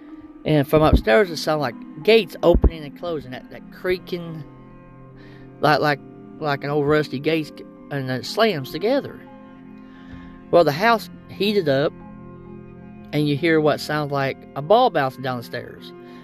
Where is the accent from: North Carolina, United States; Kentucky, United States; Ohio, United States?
Kentucky, United States; South Portsmouth; also born or lived in Ashland; Well, in about 1990, 91, we moved from Ashland, Kentucky to South Portsmouth, Kentucky. That's about 30 or 40 miles away from each other, up ahead of a holler on a 125-acre farm. At this time, I was just a little kid.